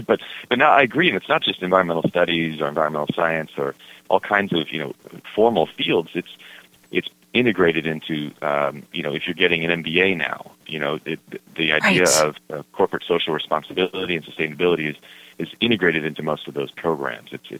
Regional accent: Connecticut, United States; I was one of those kids that I grew up in Connecticut, and there was woods behind my house

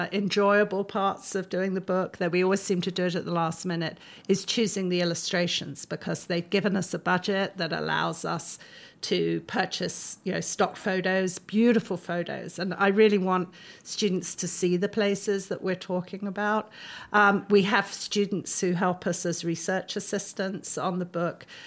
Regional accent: Ghana; born there; I was born in Ghana, which is one of the major chocolate producers.

